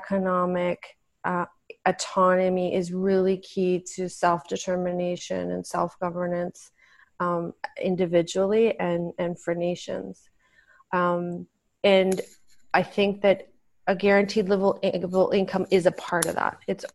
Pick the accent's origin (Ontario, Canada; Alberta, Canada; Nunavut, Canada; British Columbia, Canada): Nunavut, Canada; growing up in Nunavut, where the economic opportunities were so slim.